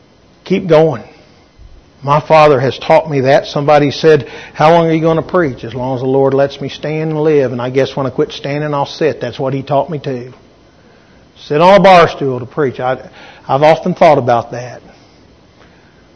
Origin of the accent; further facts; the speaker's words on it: Wisconsin, United States; I grew up over here in Barron County back in the 50s, a young fella.